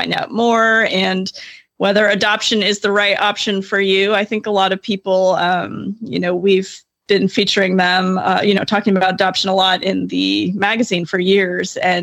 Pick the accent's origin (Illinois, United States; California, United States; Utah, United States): California, United States; Laguna Hills; from Laguna Hills, California